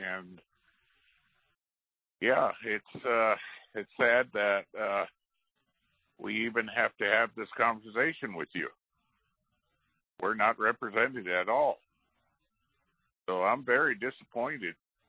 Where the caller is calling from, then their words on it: Alaska, United States; I'm calling in from Southeast Alaska.